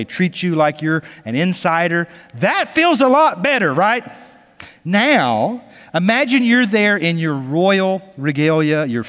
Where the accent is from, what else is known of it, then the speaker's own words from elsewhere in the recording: Douglas, Georgia, United States; so we drove over to my hometown in Douglas, Georgia, spent the day with them and my sister and my dad.